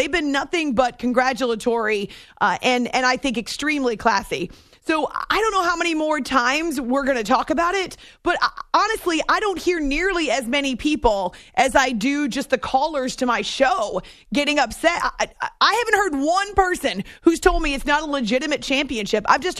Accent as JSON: {"language": "English", "region": "New Jersey", "country": "United States", "said": "I come from New Jersey, to be across the river and the skyline's gone"}